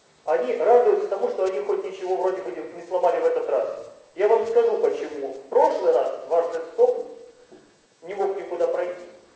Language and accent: Russian; Saint Petersburg, Russia; Чего вы у себя заперли в Питере, в моем родном городе?